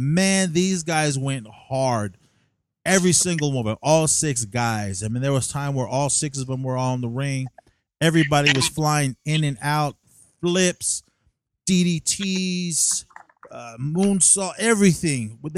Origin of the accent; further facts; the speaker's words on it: Oakland, California, United States; But I was born and raised in Oakland. I support my town.